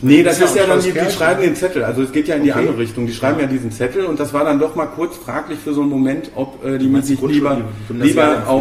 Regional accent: Bochum, North Rhine-Westphalia, Germany; ich bin im Bochumer Süden groß geworden und war da so mehr oder weniger das einzige Ausländerkind in der Stufe.

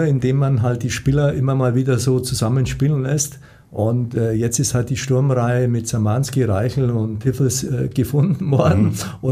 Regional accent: Augsburg, Bavaria, Germany; born there; Ich bin in Augsburg geboren und habe dort meine Anfangskarriere im Eishockey begonnen und bin dann 1979 nach Garmisch gewechselt. Dort habe ich 3 Jahre verbracht

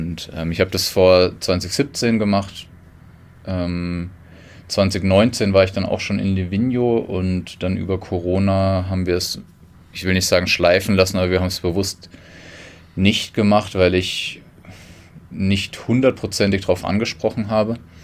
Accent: Weilheim, Germany; born there; Und also ich bin gebürtig aus Weilheim

